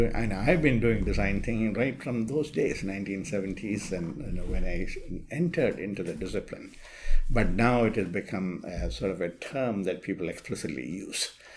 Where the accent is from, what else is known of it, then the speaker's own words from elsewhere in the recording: India; Going back many, many years ago, when I was in India, I was born in India, I was raised there.